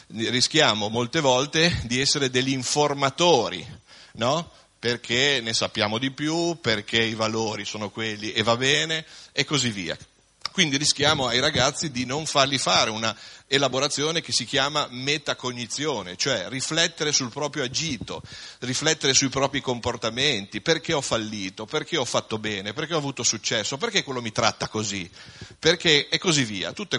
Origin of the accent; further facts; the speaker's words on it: Vernazzola, Liguria, Italy; born there; now in Parma, Italy; Io abito a Parma da 22 anni, ma sono nato a Vernazzola, quindi potete immaginare la mia infanzia dove è stata.